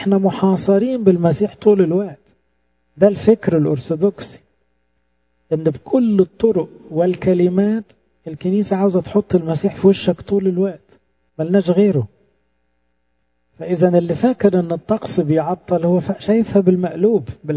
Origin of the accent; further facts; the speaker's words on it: Egypt; احنا عندنا في مصر